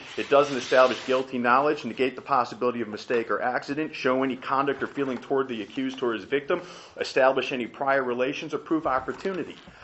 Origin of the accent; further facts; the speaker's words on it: Virginia, United States; I hail from Loudoun County.